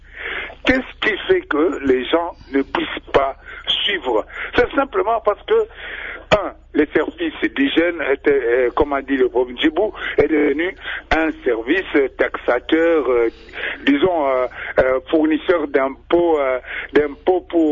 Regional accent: Katanga, DR Congo; J'étais à Koulouizi parce que j'ai passé mon enfance au Katanga.

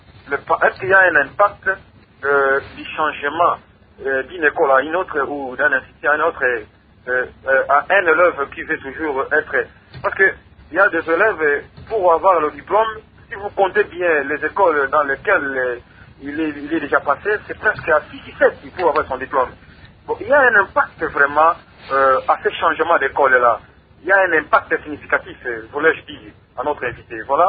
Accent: Maniema, DR Congo; chez nous, au Congo, ou au Maniema

